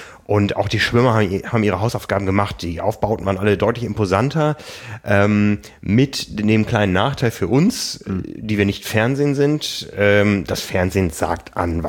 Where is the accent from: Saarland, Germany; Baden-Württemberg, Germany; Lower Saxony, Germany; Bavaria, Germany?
Lower Saxony, Germany; Osnabrück; aus meiner Heimat Osnabrück